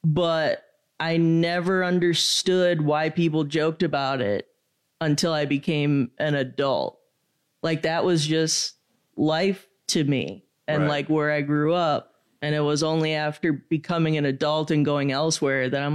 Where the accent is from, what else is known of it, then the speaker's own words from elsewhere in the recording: West Allis, Wisconsin, United States; because I'm from West Allis. So it's like I just went to college in Kenosha and then just moved back when that was done.